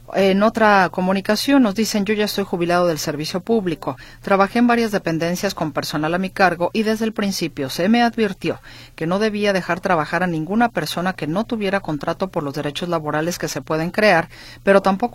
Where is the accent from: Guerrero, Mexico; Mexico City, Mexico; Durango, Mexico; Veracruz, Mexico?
Mexico City, Mexico; born there; yo soy nacida en la Ciudad de México